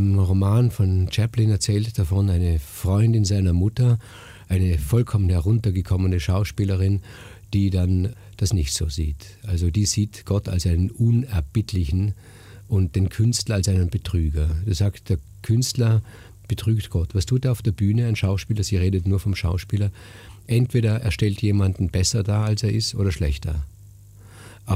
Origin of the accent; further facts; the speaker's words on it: Vorarlberg, Austria; Ich komme ja aus Österreich, aus Vorarlberg.